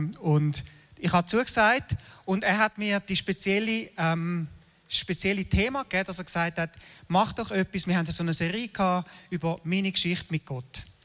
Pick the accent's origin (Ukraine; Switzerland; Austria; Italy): Switzerland; Winterthur, Zurich; born there; Am 7. Januar 1964 bin ich geboren in Winterthur.